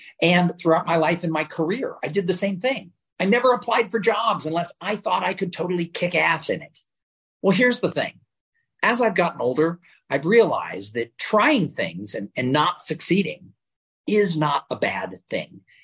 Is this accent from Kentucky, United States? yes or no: no; Los Angeles, California, United States; I grew up in Los Angeles. I grew up about 20 miles away from Hollywood